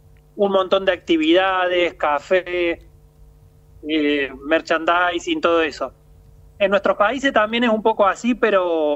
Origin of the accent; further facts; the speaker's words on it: Pilar, Córdoba, Argentina; now in China; De un pueblo que se llama Pilar, muy cerquita de Córdoba.